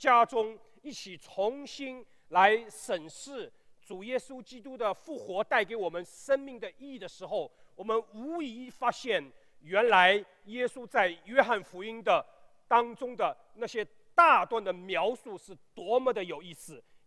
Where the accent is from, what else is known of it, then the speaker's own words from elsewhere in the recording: China; 我们是中国人